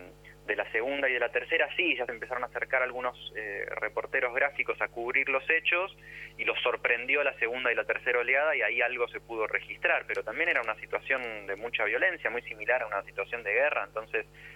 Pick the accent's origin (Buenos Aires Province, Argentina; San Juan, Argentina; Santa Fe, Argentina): Santa Fe, Argentina; Rosario; moved away as an adult; also born or lived in Salta / Entre Ríos; now in Buenos Aires, Argentina; Yo me crié en el interior del país, nací en Salta, crecí en Rosario y en Entre Ríos, y en esos lugares nunca había escuchado hablar del bombardeo a Plaza de Mayo. Me enteré cuando vine a vivir a Buenos Aires a los 20, 21 años.